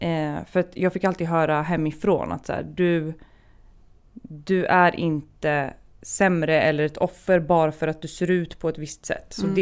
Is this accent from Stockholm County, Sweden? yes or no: yes; Stockholm, Stockholm County, Sweden; Jag måste ha varit, eftersom jag var 10 när jag flyttade från Akalla, så måste jag ha varit 8 när det hände första gången.